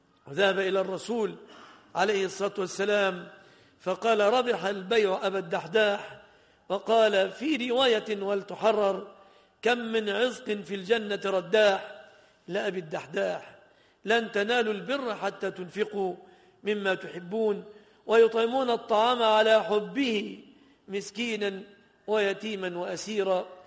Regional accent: Egypt; فعلى ما تعودناه عندنا في مصر اشترت الأجرة، كم الأجرة؟

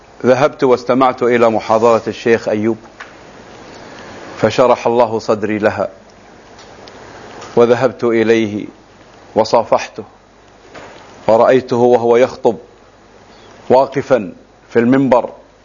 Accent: Kuwait City, Capital Governorate, Kuwait; born there; الأصل من حوطة بني تميم، وولدت في الكويت في منطقة المرقاب، مواليد عام 46 ميلادي، خريج معهد المعلمين

